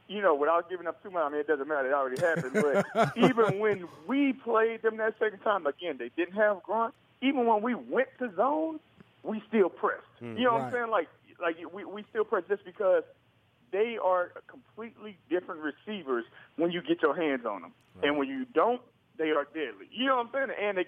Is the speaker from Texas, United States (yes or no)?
yes; Houston, Texas, United States; Dog, I'm from Houston. I'm playing in California and Florida.